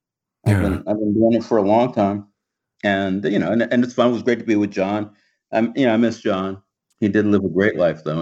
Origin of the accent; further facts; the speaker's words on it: Los Angeles, California, United States; I mean, I was born here in Los Angeles, and I went to elementary school, a private Baptist elementary school in South Central. And then I moved over toward Western LA and went to public junior high school and high school.